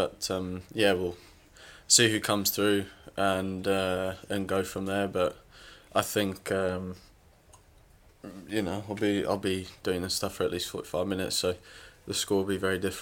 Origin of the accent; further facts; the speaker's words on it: United Kingdom; As a Brit